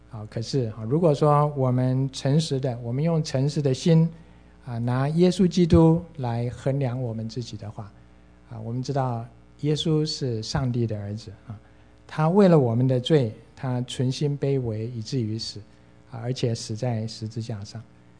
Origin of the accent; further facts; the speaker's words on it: China; now in United States; 凭良心讲，我们中国人常常比较关心自己的事情